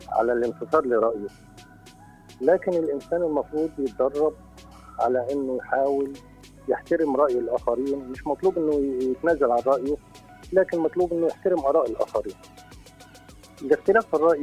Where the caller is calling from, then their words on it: Egypt; أتكلم من مصر